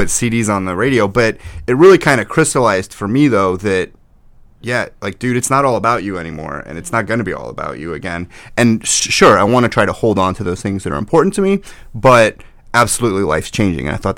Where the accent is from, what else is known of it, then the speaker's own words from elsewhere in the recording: St. Louis, Missouri, United States; I'm a Cardinals fan. I grew up in St. Louis, and it was game 7 of the NLCS